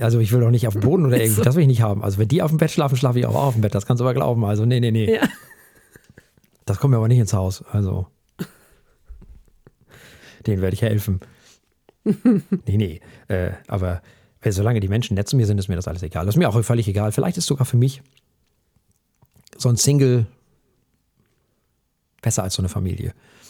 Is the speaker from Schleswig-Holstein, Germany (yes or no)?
yes; Flensburg, Schleswig-Holstein, Germany; meiner Heimat, nämlich mit dem Flensburger Radlerfrei der Flensburger Brauerei.